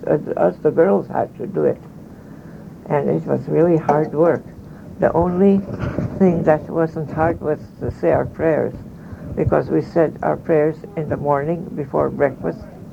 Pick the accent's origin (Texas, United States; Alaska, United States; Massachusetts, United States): Alaska, United States; Kodiak; born there; Yes, I was born in Kodiak.